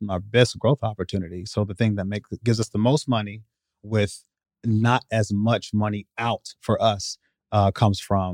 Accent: Iowa, United States; Hey, I'm from Iowa. Iowa, right?

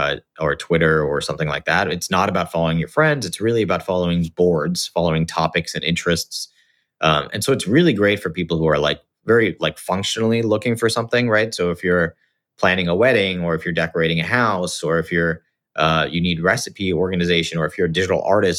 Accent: Singapore; moved away as an adult; So I grew up in Singapore. To sort of Indian parents. And then I went to the US for college, went to USC

